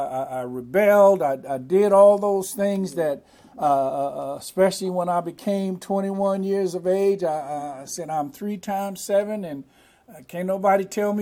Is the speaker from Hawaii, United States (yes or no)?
no; Bakersfield, California, United States; I was born and raised in Bakersfield, and at the time, I don't want to say how old I am, but I'm getting up there, a little long in the tooth.